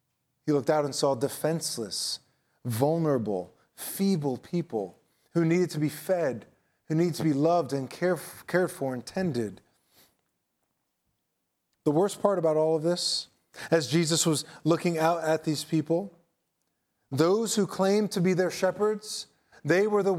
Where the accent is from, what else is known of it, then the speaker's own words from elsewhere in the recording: Manhattan, New York, United States; I grew up in Manhattan. Long Island might as well have been another country to me growing up there in the projects.